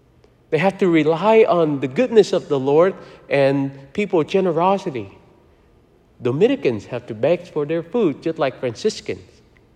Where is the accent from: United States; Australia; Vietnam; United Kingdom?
Vietnam; And I grew up in Vietnam going to a Dominican church